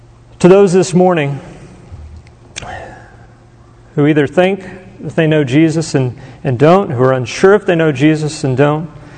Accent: Conroe, Texas, United States; I grew up in Conroe, just north of Houston

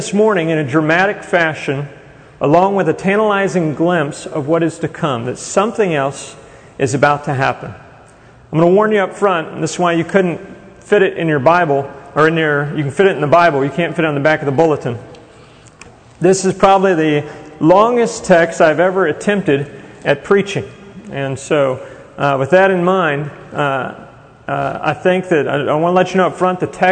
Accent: Texas, United States; Special to me because I grew up in Texas and we went out to South Fork Ranch

